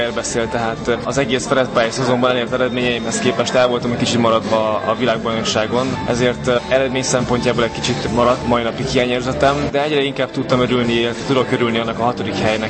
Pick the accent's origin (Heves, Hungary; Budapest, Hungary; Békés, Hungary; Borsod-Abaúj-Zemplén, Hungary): Békés, Hungary; Békéscsaba; also born or lived in -; meg otthon Békéscsabán is megtaláltam a tökéletes körülményeket